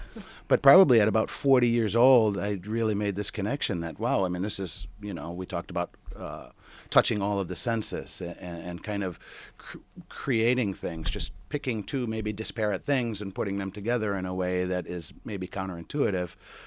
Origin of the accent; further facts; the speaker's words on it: Rochester, New York, United States; I grew up in Rochester.